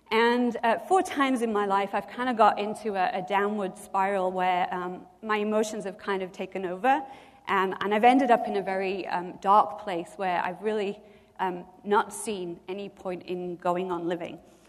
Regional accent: England, United Kingdom; I'm English, so it's extra hard for me.

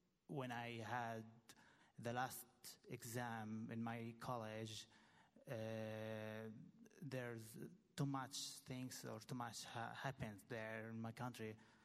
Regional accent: Homs, Homs Governorate, Syria; English is a second language; I'm from Syria, from Homs. I'm 27 years old.

